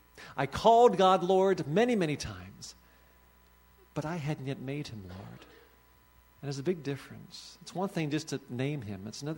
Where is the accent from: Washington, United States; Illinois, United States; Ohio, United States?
Ohio, United States; Cincinnati; And so I grew up there in Cincinnati.